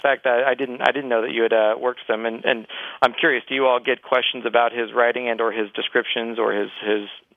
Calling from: Dallas, Texas, United States; I'm calling from Dallas.

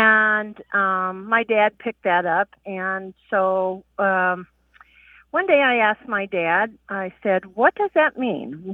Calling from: Santa Claus, Indiana, United States; I'm calling from Santa Claus, Indiana.

